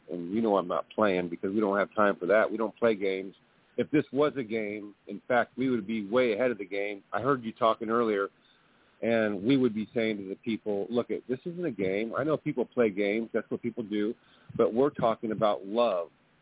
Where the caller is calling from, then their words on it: California, United States; I'm calling from California, and...